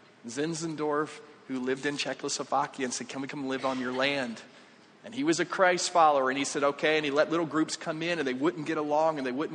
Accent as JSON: {"language": "English", "region": "North Carolina", "country": "United States", "said": "I'm from Eastern North Carolina, and the barbecue is just different."}